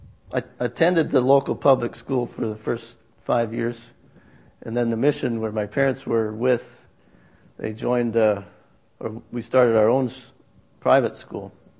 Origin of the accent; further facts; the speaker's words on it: Ontario, Canada; I grew up in northwestern Ontario, in an area known as the Canadian Shield.